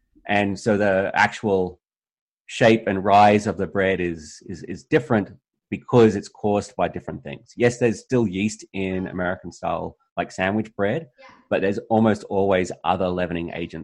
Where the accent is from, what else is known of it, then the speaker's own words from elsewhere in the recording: Australia; now in United States; So even growing up in Australia, we generally had decent bread at most supermarkets.